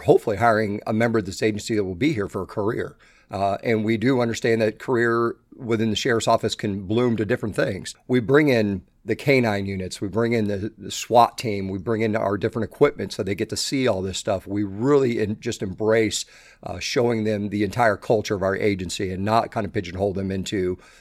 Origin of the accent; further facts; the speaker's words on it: Florida, United States; now in Naples, United States; that's what I did when I grew up on the East Coast in Broward County.